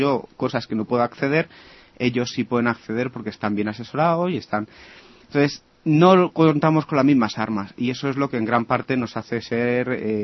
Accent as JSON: {"language": "Spanish", "town": "Segovia", "region": "Castile and León", "country": "Spain", "tie": "born or raised there", "said": "yo me acuerdo de la tienda de mi pueblo, de Segovia, en Cala Margarita"}